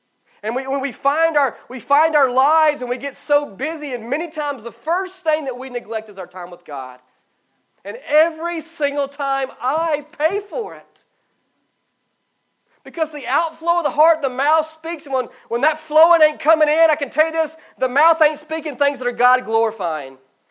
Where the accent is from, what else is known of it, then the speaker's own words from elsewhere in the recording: the South, United States; I grew up in the Bible Belt.